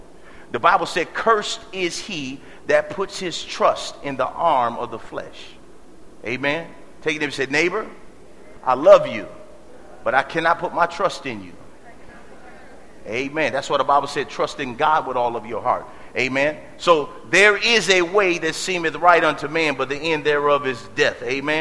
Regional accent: Detroit, Michigan, United States; Growing up in Detroit, Michigan, I remember that if you got general assistance from, they called it, ADC.

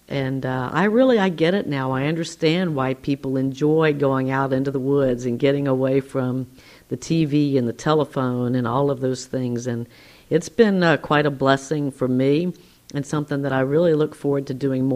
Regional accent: Louisiana, United States; You know, I'm born and raised in Louisiana and plan to retire here in Louisiana

